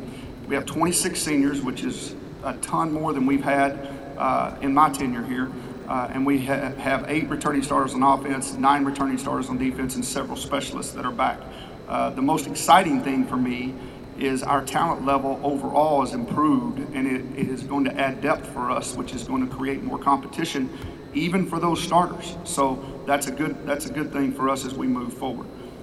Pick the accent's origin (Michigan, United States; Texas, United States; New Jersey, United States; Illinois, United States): Texas, United States; Dallas; Great to be here back in my hometown of Dallas, Texas. Always fun to be back home.